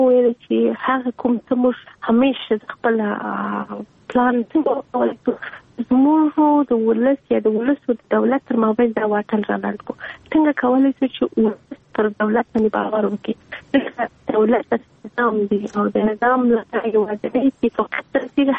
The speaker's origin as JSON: {"language": "Pashto", "region": "Kandahar", "country": "Afghanistan", "said": "زه خپل د کندهار یم"}